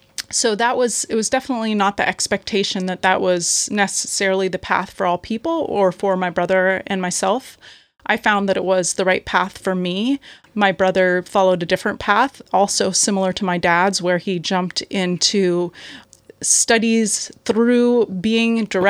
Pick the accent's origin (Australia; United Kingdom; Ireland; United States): United States; Port Townsend, Washington; also born or lived in Portland; I was born in Portland but grew up in Port Townsend. My family had been living in Port Townsend prior to my birth. So in most respects, this feels like my home of origin and definitely where I grew up.